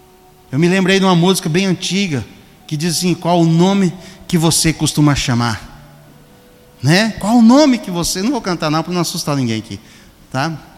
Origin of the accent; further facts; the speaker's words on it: Alta Floresta, Mato Grosso, Brazil; Eu me lembro que quando eu era criança, lá em Alta Floresta, nós morávamos num sítio que tinha muitos bichos ferozes, onça.